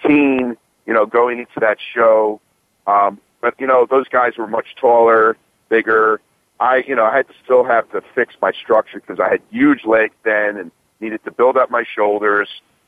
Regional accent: Edison, New Jersey, United States; I was from Edison, New Jersey. Yeah, that's the town where Thomas Edison invented the light bulb.

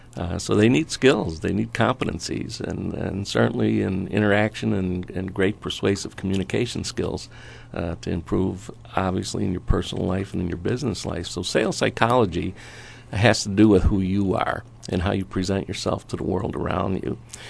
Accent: Chicago, Illinois, United States; also born or lived in Southern California; now in Arizona, United States; Well, growing up in Chicago, yes, that's where family is. That's where school was. That's where I originally got started, and then transitioned out and moved out to Southern California, and now I'm here in Arizona with Penny.

